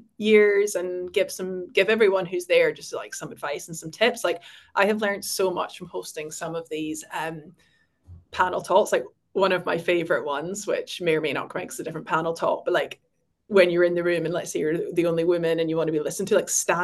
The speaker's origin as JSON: {"language": "English", "region": "Scotland", "country": "United Kingdom", "said": "And I'm Scottish as well, so my pronunciation is all over the place."}